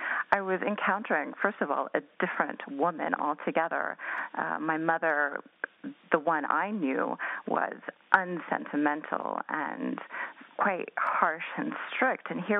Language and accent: English; United States; Iran had become quite alien and unfamiliar to me, too, growing up in the United States.